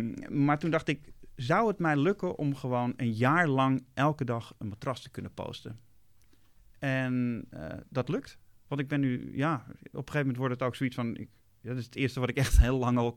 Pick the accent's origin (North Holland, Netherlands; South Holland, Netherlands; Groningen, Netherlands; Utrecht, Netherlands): North Holland, Netherlands; Amsterdam; En ik kom wel uit Amsterdam. En ik ken de stad behoorlijk goed.